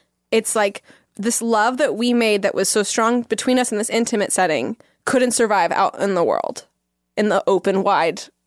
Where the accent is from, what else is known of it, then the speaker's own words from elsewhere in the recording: Northwest, United States; I'm from the Northwest, fire. And it's two syllables.